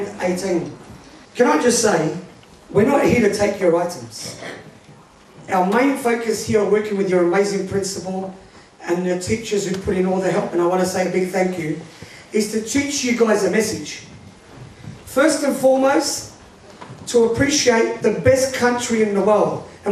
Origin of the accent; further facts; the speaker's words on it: Australia; We live in the best country in the world. And for the majority of us here, from what I understand, we're proud Australian Muslims.